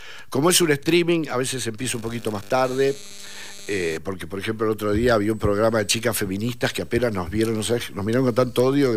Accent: Salta, Argentina; Mirá que yo soy salteño, he conocido.

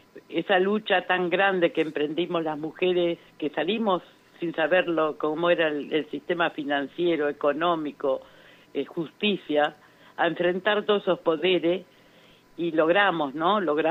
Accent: Argentina; como argentina, y ya a los 77 años

